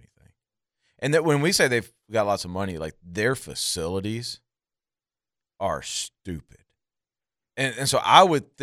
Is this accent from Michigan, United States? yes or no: no; Arkansas, United States; So when I grew up in Arkansas, that was the big rivalry.